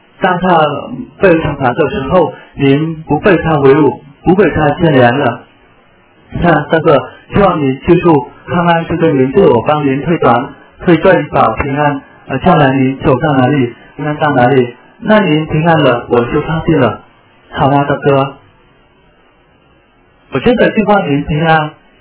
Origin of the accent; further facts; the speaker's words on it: Vietnam; Chinese is a second language; 我是越南人。您知道越南吗？